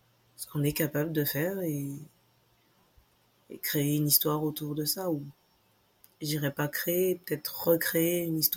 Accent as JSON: {"language": "French", "country": "France", "said": "puisqu'on est français"}